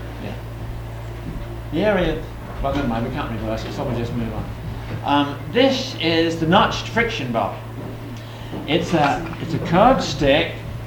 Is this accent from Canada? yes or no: no; England, United Kingdom; now in United States; It surprised me because I'm English and it doesn't happen in England.